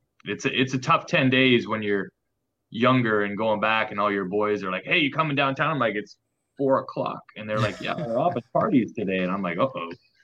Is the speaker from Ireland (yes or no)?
no; Canada; Being Canadian, I did grow up on a lake